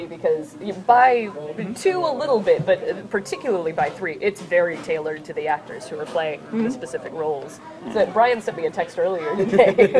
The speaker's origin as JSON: {"language": "English", "town": "Fond du Lac", "region": "Wisconsin", "country": "United States", "tie": "born or raised there", "said": "Fond du Lac is my hometown"}